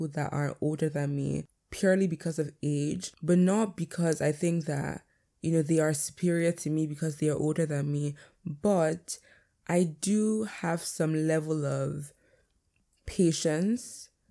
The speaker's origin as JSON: {"language": "English", "country": "Nigeria", "said": "But I'm Nigerian, like I'm African."}